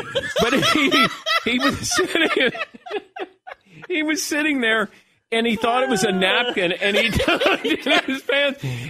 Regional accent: Midwest, United States; Well, I'm from the Midwest, so I would say St. Louis.

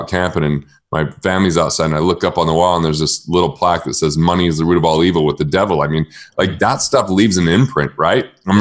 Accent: United States; And before I thought, I'm an American and America's the only country and it's the best.

